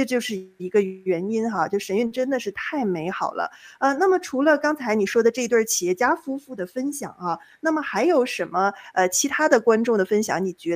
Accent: China; 因为我们从小在中国大陆接受这个共产党的洗脑灌输啊，

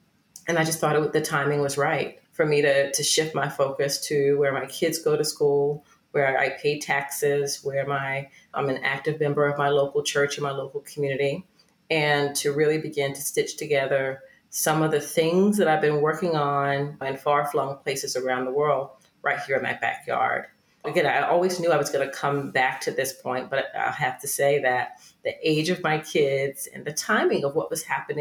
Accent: Southampton County, Virginia, United States; my family, I'm from Southampton County, Virginia, were some of the first Black voters in our county from the early days of voting.

